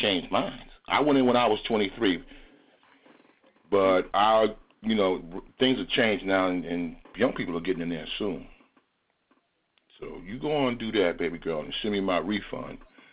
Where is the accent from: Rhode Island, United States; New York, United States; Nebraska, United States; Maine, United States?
New York, United States; Mount Vernon; When I didn't have Jack, I'm from Mount Vernon, New York.